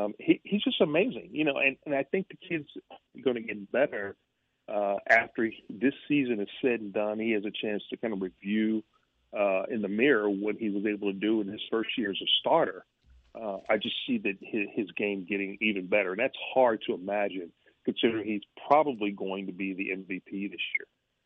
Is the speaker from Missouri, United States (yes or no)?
yes; St. Louis, Missouri, United States; I mean, I was being away from St. Louis for so long.